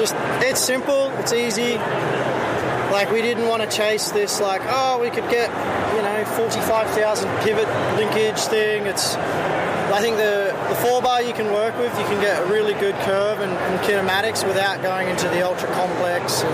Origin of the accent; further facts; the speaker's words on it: Sydney, New South Wales, Australia; Yeah, I'm from Australia, Sydney.